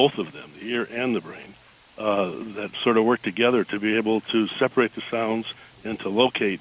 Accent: Detroit, Michigan, United States; We grew up together in Detroit.

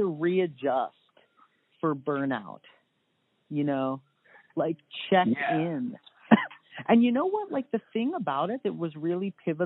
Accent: Cream Ridge, New Jersey, United States; now in Santa Cruz, United States; I grew up in Cream Ridge, New Jersey, and I moved to Santa Cruz in 2012.

